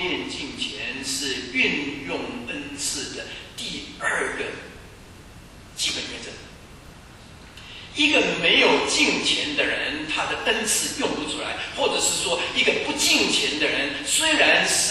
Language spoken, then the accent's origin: Chinese; China; 人家这个都是我们中国人在玩弄自己啊。